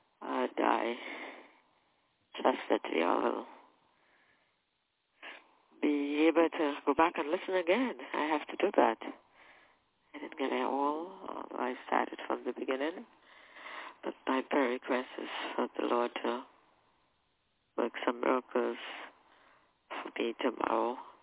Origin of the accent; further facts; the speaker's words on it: Trinidad & Tobago; the crusade in my hometown in Trinidad.